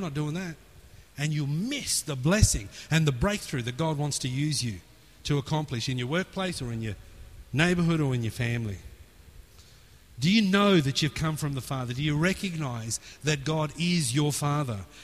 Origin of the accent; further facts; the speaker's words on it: India; born there; Do you know where you come from? I was born in India.